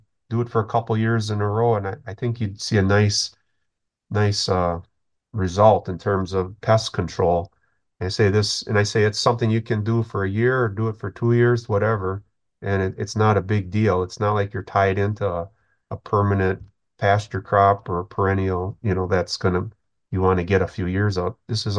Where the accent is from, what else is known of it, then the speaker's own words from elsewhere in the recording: Wisconsin, United States; as growing up in Wisconsin for our dairy cows and alfalfa would freeze out